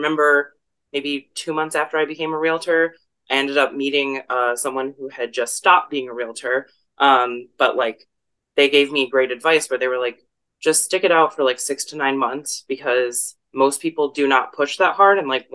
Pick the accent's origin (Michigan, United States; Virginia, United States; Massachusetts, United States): Michigan, United States; I'm originally from Michigan and I owned a home there.